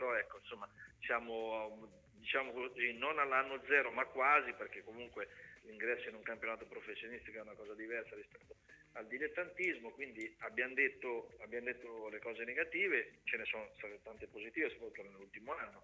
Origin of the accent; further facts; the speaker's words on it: Ancona, Marche, Italy; now in Milan, Italy; Io ogni tanto incontro qua a Milano dei personaggi del calcio che quando sanno che sono di Ancona